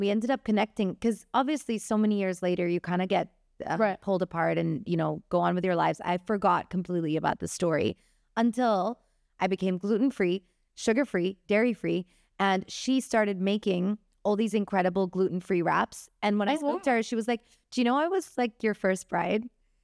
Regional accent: Hong Kong; growing up in Hong Kong and Indian culture

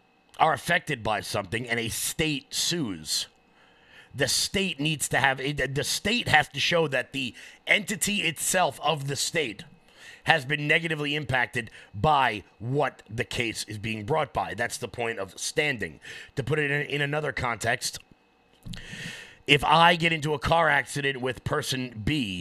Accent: New York, United States; Today, we're going to be going over all the primary results out of my home state of New York.

